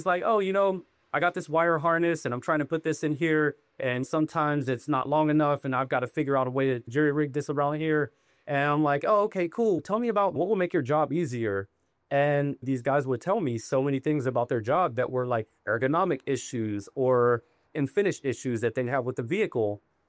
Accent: Pittsburgh, Pennsylvania, United States; moved away as an adult; now in Northern California, United States; the community that I came from growing up in Pittsburgh. When I moved to Northern California in early 20-teens, I took a job working for Tesla.

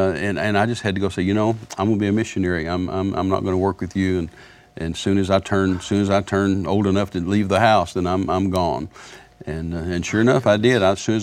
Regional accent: Midland, Texas, United States; And I had taken a leave because I'm from Midland originally.

